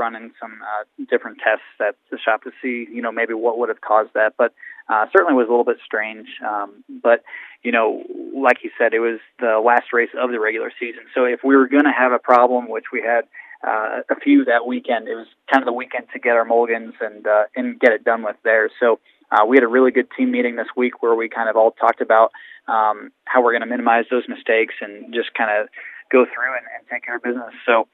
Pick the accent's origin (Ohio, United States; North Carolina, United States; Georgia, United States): Ohio, United States; Hinckley; I'm from Hinckley, so, you know, about 20 miles south of Cleveland. So Northeast Ohio, raised, really. So I was there until I was 18 years old and grew up racing go-karts.